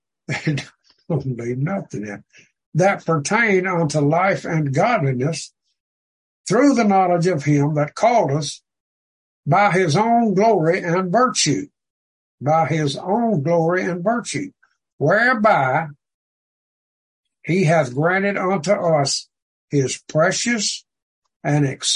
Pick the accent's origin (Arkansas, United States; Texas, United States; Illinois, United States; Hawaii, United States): Arkansas, United States; See, I'm from Arkansas. I need some help.